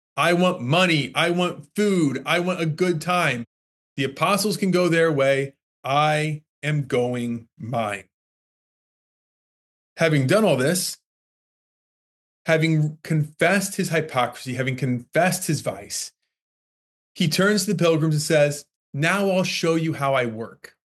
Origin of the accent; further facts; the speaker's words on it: Steubenville, Ohio, United States; I'm from Steubenville, Ohio.